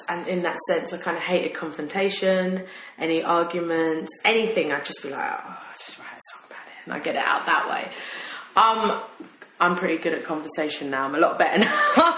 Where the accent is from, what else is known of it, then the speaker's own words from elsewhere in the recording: London, United Kingdom; My parents are from Ghana, which is where I shot the video for … I was born and raised in London, and it's interesting because I am a Londoner